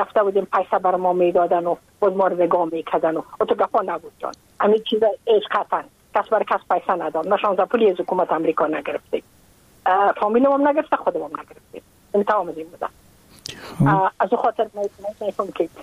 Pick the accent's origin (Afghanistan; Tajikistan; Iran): Afghanistan; moved away as an adult; now in United States; از اینکه ما که از افغانستان بقا آمدم ما اون سال بودم 28 ساله